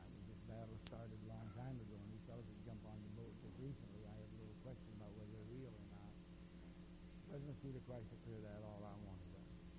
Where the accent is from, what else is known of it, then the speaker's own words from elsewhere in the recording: Louisville, Kentucky, United States; I am from Louisville, Kentucky. I'm not bragging about that. That's the whiskey capital of the world, the horse racing capital of the world.